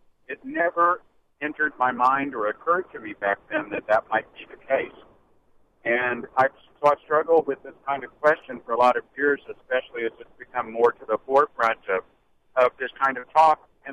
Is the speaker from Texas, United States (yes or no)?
yes; El Paso, Texas, United States; I was raised in El Paso, Texas. I'm in my late 50s now, so I went to elementary school, junior high school in a small town just outside of El Paso.